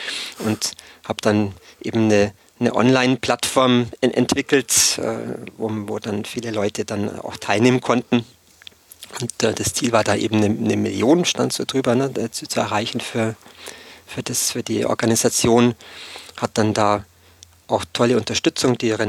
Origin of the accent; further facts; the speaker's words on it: Bavaria, Germany; im Dorf, wo ich herkomme, im Allgäu in Terkirchdorf